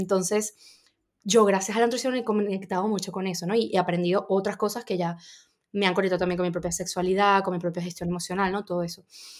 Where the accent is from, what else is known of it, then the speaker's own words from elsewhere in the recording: Venezuela; born there; yo como soy venezolana española tengo pasaporte español y mi DNI y todo, pero es verdad que dice dónde yo nací en Venezuela.